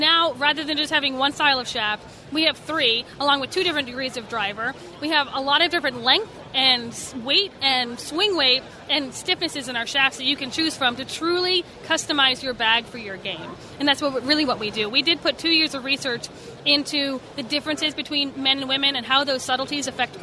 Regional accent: Ocala, Florida, United States; It's the first LPGA event of the 2015 season, right there in Ocala, Florida, my hometown.

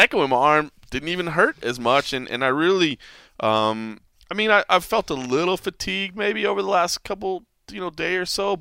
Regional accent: Texas, United States; moved away; Texas, my home state, the governor there just decided that for whatever reason, the pandemic's over.

